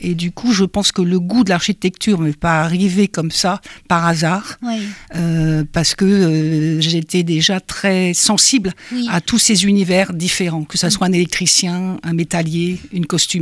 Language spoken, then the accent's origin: French; Brittany, France; born there; Oui, moi je suis née en Bretagne.